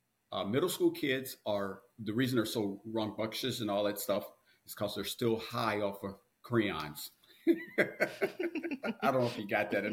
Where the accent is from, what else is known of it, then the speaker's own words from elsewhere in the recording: Kentucky, United States; One of the things, I came from Kentucky, and Kentucky did this really cool thing.